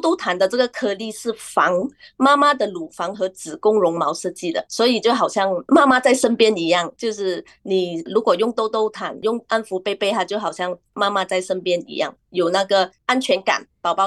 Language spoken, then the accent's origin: Chinese; Peninsular Malaysia, Malaysia; now in East Malaysia, Malaysia; 因为我是从西马加过来这里东马